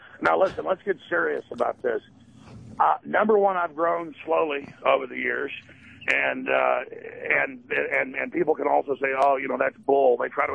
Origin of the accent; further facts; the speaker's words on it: Dallas, Texas, United States; I grew up in Dallas, Texas with my family. Let me just say something. I grew up in Dallas, Texas with my family